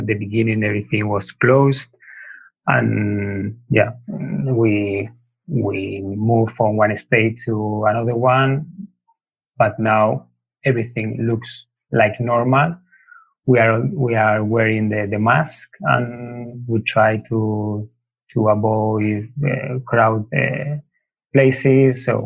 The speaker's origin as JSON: {"language": "English", "town": "Soria", "region": "Castile and León", "country": "Spain", "also_born_or_lived": "Valencia", "second_language": "English", "said": "My family is from Soria in Castilla y León, which is a region in north of Spain, close to Madrid."}